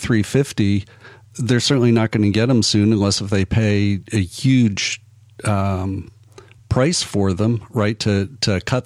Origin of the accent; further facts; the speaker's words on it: United States; And maybe it's me just being an American and U.S.-centric.